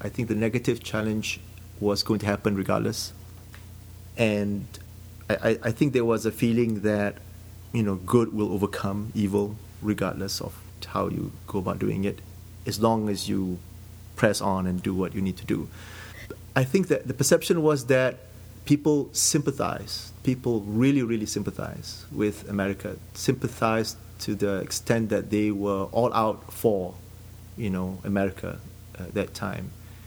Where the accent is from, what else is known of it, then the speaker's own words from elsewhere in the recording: Malaysia; now in Minnesota, United States; We are originally from Malaysia. Actually, we've been students, rather, in the US since the early 90s and decided to settle in Minnesota. We moved to Minnesota in 2002.